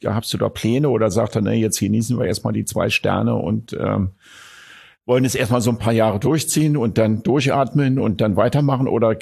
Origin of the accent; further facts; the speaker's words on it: Berlin, Germany; born there; Ich bin geborener Berliner.